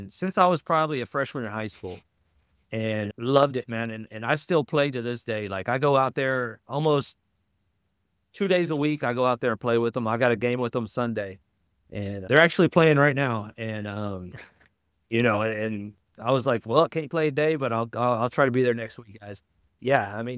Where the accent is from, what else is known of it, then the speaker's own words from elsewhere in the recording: Texas, United States; it's loosely based on my hometown, just growing up in small town Texas.